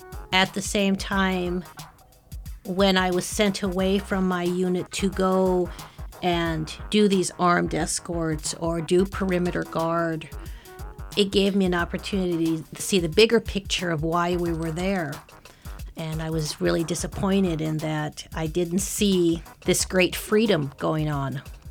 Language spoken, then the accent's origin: English; Vallejo, California, United States; I'm from Vallejo, California. I went into the military right after high school